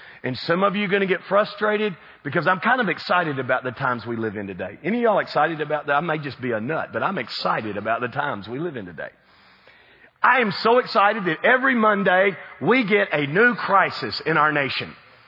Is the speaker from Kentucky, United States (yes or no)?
yes; Kentucky, United States; And I don't follow Jesus just because I grew up in Kentucky and I went to church.